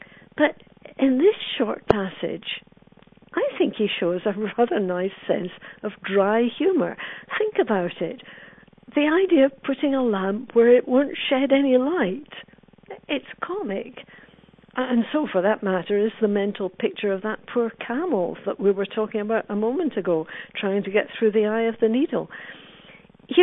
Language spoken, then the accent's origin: English; Scotland, United Kingdom; Maybe some at least of these are from the Protestant tradition, because I grew up in the Presbyterian Church of Scotland.